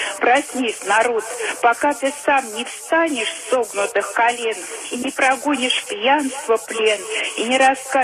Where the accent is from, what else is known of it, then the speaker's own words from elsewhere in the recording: Sergiev Posad, Moscow Oblast, Russia; Я из Сергиева Посада. И конечно, наш город православный.